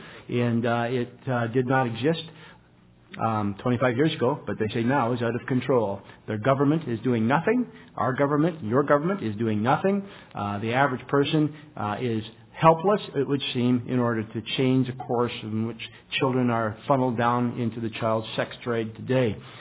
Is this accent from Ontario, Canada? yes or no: yes; Orillia, Ontario, Canada; I'm from Orillia, Ontario.